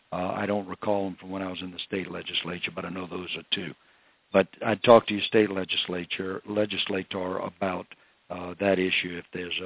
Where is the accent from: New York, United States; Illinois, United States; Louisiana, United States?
Louisiana, United States; And I come from Assumption Parish, and we, like everyone else, are concerned because of the rural communities.